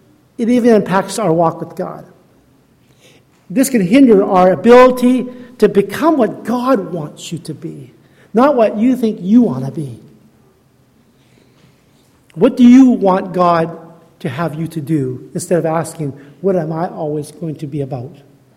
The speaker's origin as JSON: {"language": "English", "town": "Thunder Bay", "region": "Ontario", "country": "Canada", "tie": "born or raised there", "said": "I'm from Thunder Bay, Ontario. And they all looked at me kind of like disappointed. Like it was kind of like, well, because I was born in Canada. I had never been farther east than Toronto."}